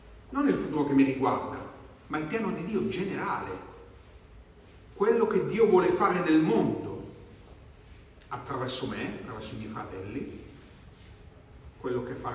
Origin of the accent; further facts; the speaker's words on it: Southern Italy, Italy; moved away as an adult; E io sono cresciuto nel Meridione, sono stato nel Meridione fino ai 20 anni, e questa mentalità, ho visto tracce di questa mentalità nella cultura popolare.